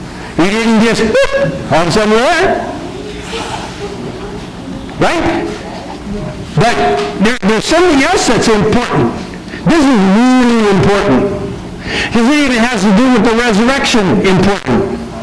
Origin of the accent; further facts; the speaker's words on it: Kansas, United States; I come from Kansas, not from Minnesota. Not Paul doesn't, but … does. Come from Kansas, not from Minnesota. My background is more Dutch-German.